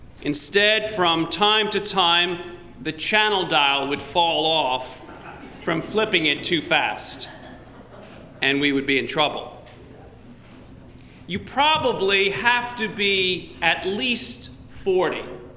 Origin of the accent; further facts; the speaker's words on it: New York, United States; When I was growing up on Long Island, we had 7 channels to choose from when watching television.